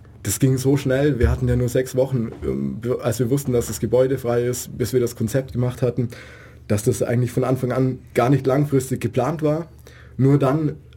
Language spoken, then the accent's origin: German; Baden-Württemberg, Germany; Nee, ich komme ursprünglich von hier aus der Gegend und war dann aber lange weg zum Studieren und bin jetzt eben seit knapp 2 Jahren wieder